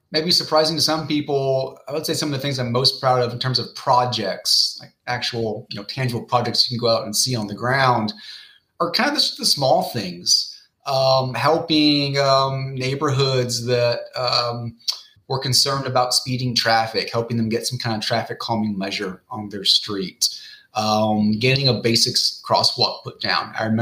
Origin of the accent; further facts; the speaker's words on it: Memphis, Tennessee, United States; was Memphis. It's my hometown. I wanted to eventually, you know, apply my skills here in Memphis to help make it a better city.